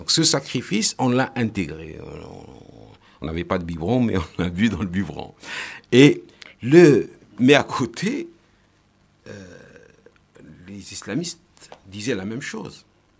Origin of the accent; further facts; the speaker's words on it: Chad; Si je meurs, bon, je vais penser que je suis tchadien ou je suis de tel ou tel pays.